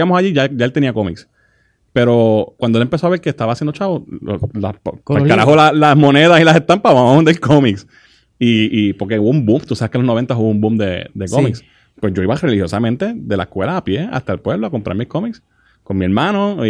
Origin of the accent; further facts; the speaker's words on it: Arecibo, Puerto Rico; ¿tú te había dicho alguna vez que yo soy de Arecibo?